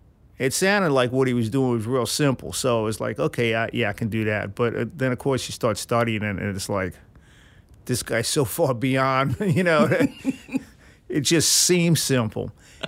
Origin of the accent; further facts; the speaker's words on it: New Orleans, Louisiana, United States; Born at Touro Hospital. I was born and raised uptown, and I'm still living uptown.